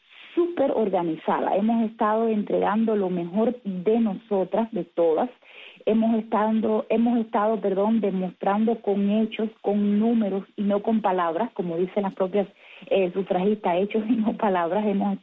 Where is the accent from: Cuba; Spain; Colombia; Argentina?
Cuba; soy una mujer cubana, disidente